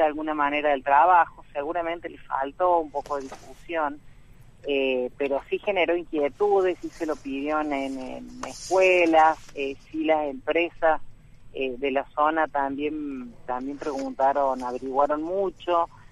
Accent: Córdoba, Argentina; soy docente desde hace muchos años en Malagueño, pero soy de Córdoba.

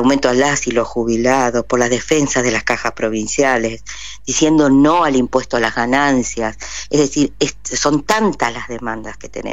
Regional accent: Argentina; la gratuidad de la educación, que es un bastión nuestro como argentinos

